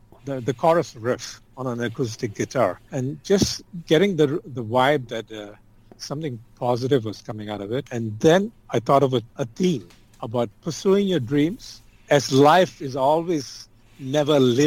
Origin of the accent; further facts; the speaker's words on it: Malaysia; now in United States; Originally, I'm from Malaysia.